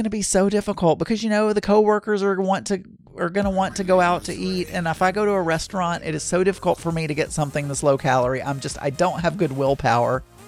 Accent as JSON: {"language": "English", "region": "Arkansas", "country": "United States", "tie": "born or raised there", "said": "When I was growing up in South Arkansas, we would always find the exoskeletons, the shell, or whatever you want to call it, and we called it locusts, but could have been cicadas."}